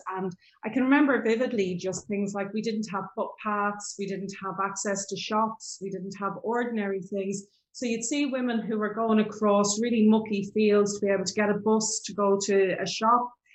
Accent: Dublin, Leinster, Ireland; I'm from Dublin. Grew up in the 1970s and 80s in Dublin, from a kind of working class background. And I was living in Talla.

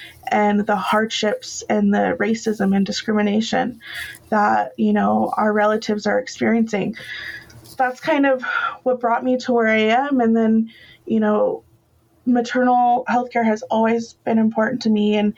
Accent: Washington, United States; but I was born and raised in the Colville Confederated Tribes Reservation in the Sampoil Valley.

